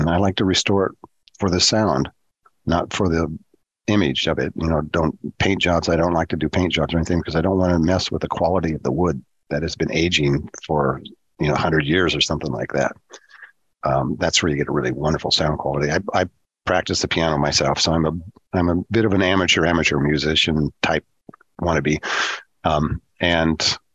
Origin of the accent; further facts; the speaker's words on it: Newport, Oregon, United States; You know, I grew up in Newport, and I miss the beach.